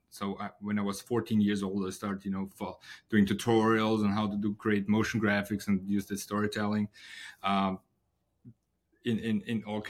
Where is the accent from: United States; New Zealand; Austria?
Austria; English is a second language; I'm originally from Austria, and in Austria we have the privilege to join university free of cost.